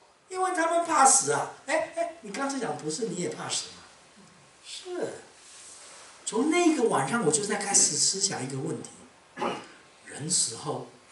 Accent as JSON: {"language": "Chinese", "country": "Taiwan", "said": "我们台湾人的习俗就在门口就搭一个帐篷嘛"}